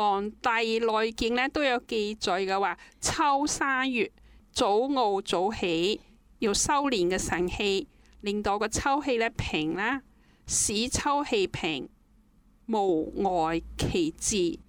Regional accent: Hong Kong; 秋天对我哋香港人嚟讲咧，弹嘅实际上咁把握呢个时候咧，多啲出去接近下大自然

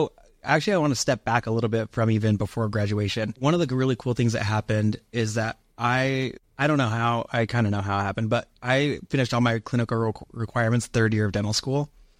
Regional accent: Utah, United States; now in Arizona, United States; I graduated in 2015 and I grew up in Utah and we wanted to be a little bit further west just to be closer to family. So we moved out to Arizona

